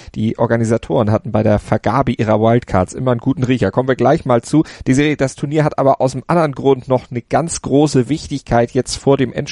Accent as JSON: {"language": "German", "region": "Northern Germany", "country": "Germany", "said": "Ich bin ja Norddeutscher, bei uns heißt das Trecker."}